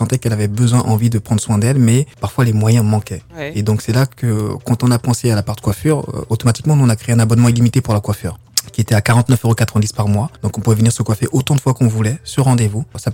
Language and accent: French; Gagnoa, Gôh-Djiboua, Côte d’Ivoire; born there; Moi, je suis né à Gagnoa.